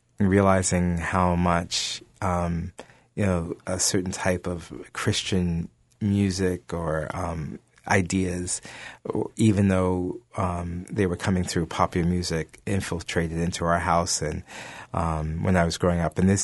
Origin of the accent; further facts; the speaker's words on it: Bronx, New York, United States; I mean, I grew up in the Bronx, so I should have.